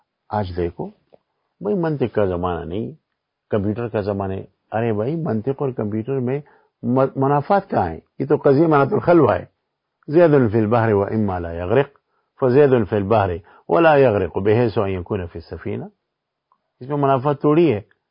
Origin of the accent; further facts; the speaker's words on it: Mardan, Khyber Pakhtunkhwa, Pakistan; میں مردان سے ہوں، مردان کی کیفیت یہی کہ وہاں کی یونیورسٹیوں میں الہاد پھیل رہا ہے